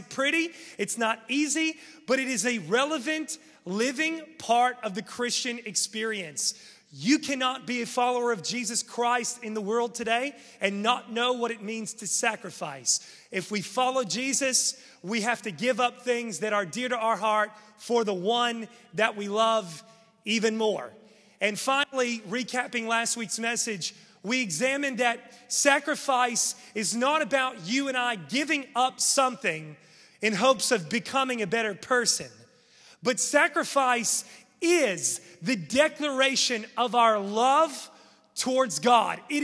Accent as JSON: {"language": "English", "region": "West Virginia", "country": "United States", "said": "I'm from West Virginia, and this is a normal Sunday afternoon for us."}